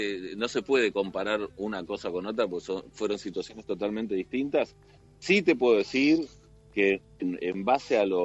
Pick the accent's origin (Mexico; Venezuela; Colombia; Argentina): Argentina; Yo no quiero politizarme con Uruguay, primero porque yo soy argentino.